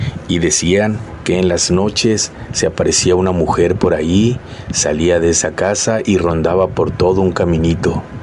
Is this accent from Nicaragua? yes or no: no; Los Mochis, Sinaloa, Mexico; now in Tijuana, Mexico; Soy originario de Los Mochis, Sinaloa, aunque actualmente resido en Tijuana, Baja California.